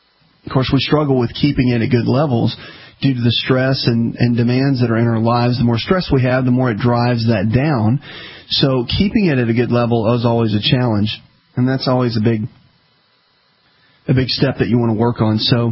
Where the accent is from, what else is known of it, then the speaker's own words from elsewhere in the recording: the South, United States; I'm from the South. in the South, saying don't use fireworks is like, I mean, if you say that in Alabama, someone is going to get shot.